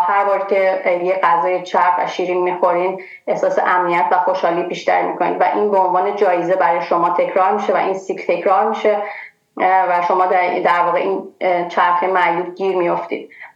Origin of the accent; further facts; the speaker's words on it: Iran; ما که خارج از ایران هستیم، وقتی که از اخبار و در واقع مسائل کشورمون آگاه میشیم